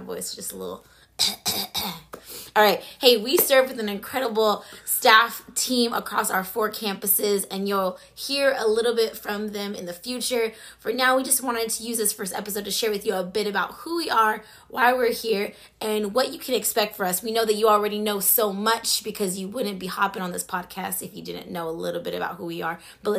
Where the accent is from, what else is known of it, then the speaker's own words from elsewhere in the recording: Philippines; I'm a Filipina.